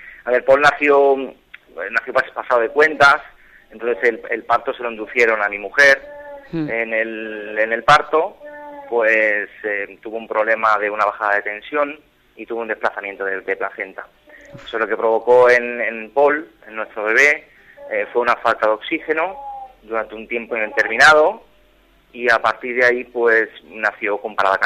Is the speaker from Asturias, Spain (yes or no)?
no; Barcelona, Catalonia, Spain; Yo soy de Barcelona.